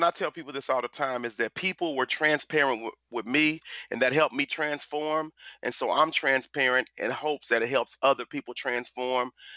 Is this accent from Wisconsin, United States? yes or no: no; Tulsa, Oklahoma, United States; And so I grew up in North Tulsa, Oklahoma, which is the ghetto, which is the hood, right?